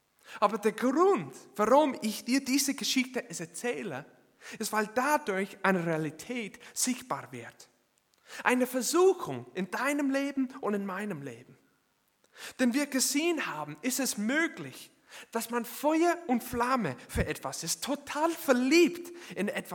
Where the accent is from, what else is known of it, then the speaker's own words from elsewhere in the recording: United States; moved away as an adult; Für die, die es noch nicht wissen, ich komme aus den USA und ich erinnere mich, als ich 19 Jahre alt war, bin ich nach England gegangen